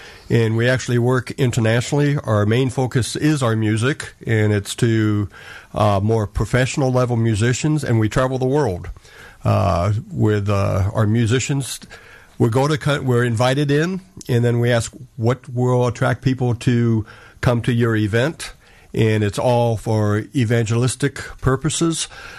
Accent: Florida, United States; I'm from Florida, the United States.

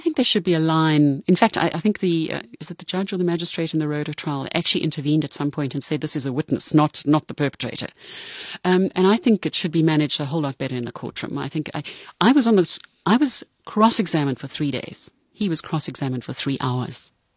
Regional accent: Brits, North West, South Africa; growing up in Brits all those years ago was this undercurrent of Afrikaner violence

